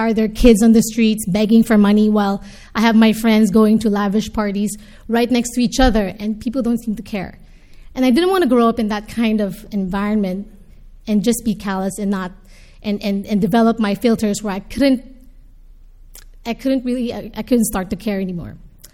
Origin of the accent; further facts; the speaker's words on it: Philippines; born there; I would say it started really from where I was born. I was born in the Philippines, and it's a developing country.